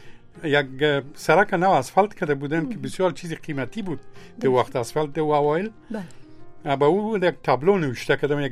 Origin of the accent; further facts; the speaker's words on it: Afghanistan; من مملکت ما افغانستان و من از ملت افغان و قوم من تاجک، ازبک، پشهی، نورستانی، خیرگزی، هر جایی که هستم او را داخل نوشته میکنه، افتخارم است. اما افغان هستم، افغانستان